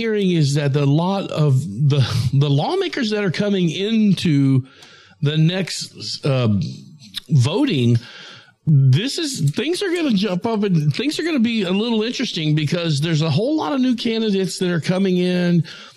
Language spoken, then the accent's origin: English; Austin, Texas, United States; when I was young and growing up in South Austin